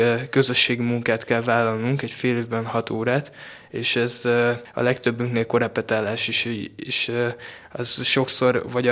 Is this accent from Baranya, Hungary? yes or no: no; Szügy, Nógrád, Hungary; Én Nógrád megyéből, Szügy, ez Balassagyarmattól 5 kilométerre kis.